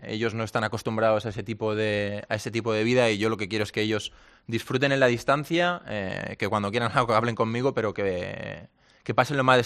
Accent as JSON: {"language": "Spanish", "town": "Barcelona", "region": "Catalonia", "country": "Spain", "tie": "born there", "said": "Nací en Barcelona, en maternidad, al lado del Camp Nou."}